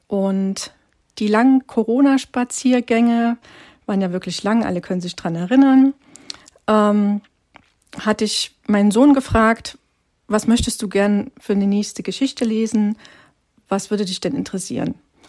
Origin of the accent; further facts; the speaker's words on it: Germany; Ich bin in der DDR groß geworden